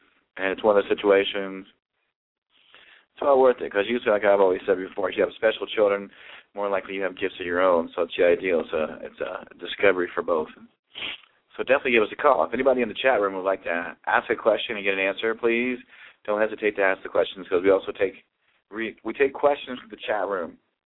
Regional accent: Ohio, United States; now in Colorado, United States; I'm actually from Ohio. I'm living in Colorado now, but I used to live in Ohio.

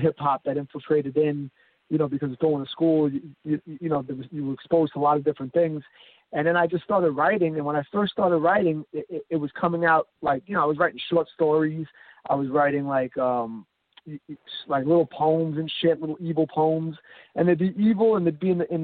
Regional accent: New York, United States; And, you know, growing up in New York, I was a street kid too.

